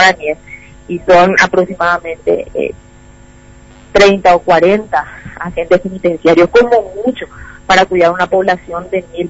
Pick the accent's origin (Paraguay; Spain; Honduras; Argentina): Paraguay; no estamos acostumbrados como paraguayos a ver decapitaciones.